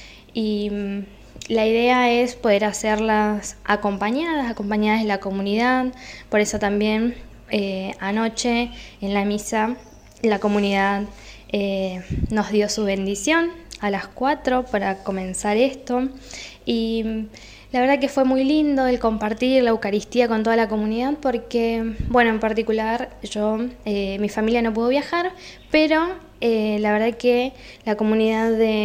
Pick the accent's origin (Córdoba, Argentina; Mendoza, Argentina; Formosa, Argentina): Formosa, Argentina; Y yo, que vengo de la provincia de Formosa.